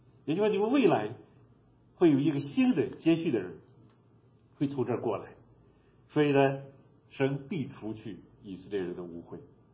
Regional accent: China; now in Canada; 我们中国人在中国生活这么多年，我们到加拿大移民几十年

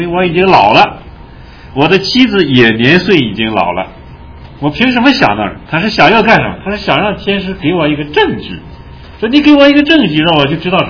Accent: China; 我们中国人读这些东西的时候一般都读不明白

